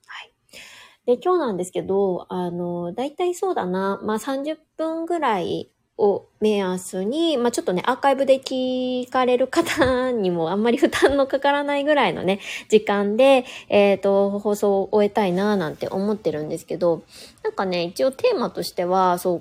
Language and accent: Japanese; Niigata, Japan; also born or lived in Kanto; 私ずっと東の方に住んでいたので、出身が新潟で、ずっとその後はね関東圏に住んでたんですよ。で、まあ新潟出身だから、